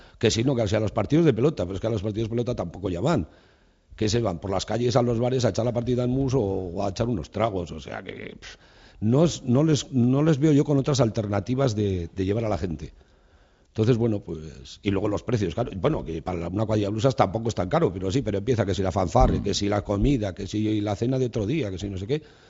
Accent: Basque Country, Spain; como somos vascos

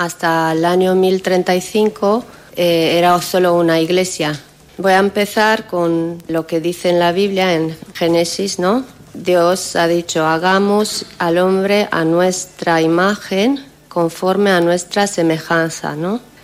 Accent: Romania; Bueno, soy cristiana ortodoxa rumana.

